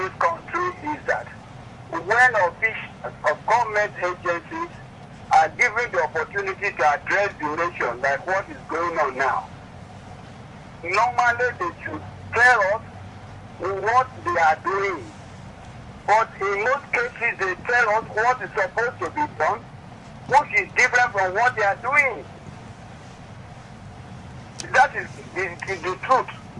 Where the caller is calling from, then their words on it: Festac, Lagos, Nigeria; I'm calling from Festac.